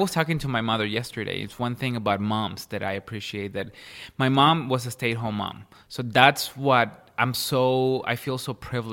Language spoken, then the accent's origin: English; Ciudad Juárez, Chihuahua, Mexico; I'm from Chihuahua.